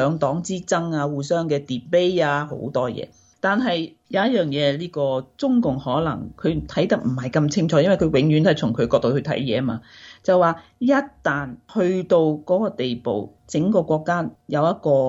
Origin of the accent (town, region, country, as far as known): Hong Kong